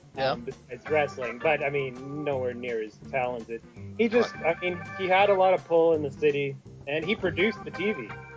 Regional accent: Calgary, Alberta, Canada; in the context of growing up in Calgary, it's hard to hate Ed because he was this kind of, like, grandfather-type figure or an uncle.

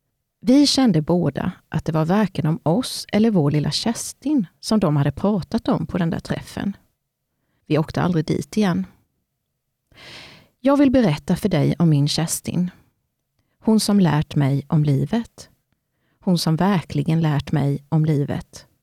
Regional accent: Vetlanda, Jönköping County, Sweden; 29 juni 1974 föddes jag … och jag växte upp i Vetlanda.

